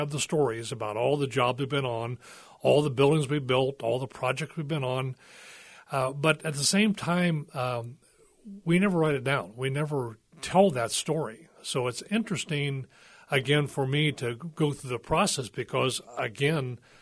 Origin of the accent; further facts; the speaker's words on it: Dayton, Ohio, United States; I'm from the Dayton, Ohio area, and there's a lot of this that is all the history of Dayton practically.